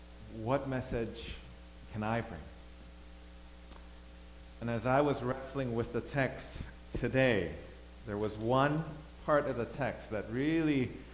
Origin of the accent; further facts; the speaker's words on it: Thailand; also born or lived in Korea; I grew up in Thailand. I was born in Korea. I grew up in Thailand. I have a lot of relatives in the States.